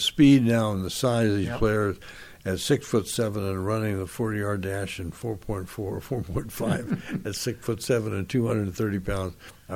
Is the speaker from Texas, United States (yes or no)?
no; San Gabriel, California, United States; I grew up in San Gabriel, just 4 or 5 miles from the Rose Bowl. I went to Rose Bowl as a little kid.